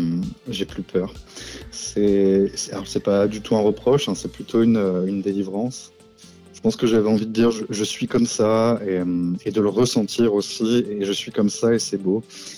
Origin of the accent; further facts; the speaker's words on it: Brittany, France; je suis breton. Mais je pense que oui, ça a une influence sur ma musique, puisque j'ai grandi entre la mer et la terre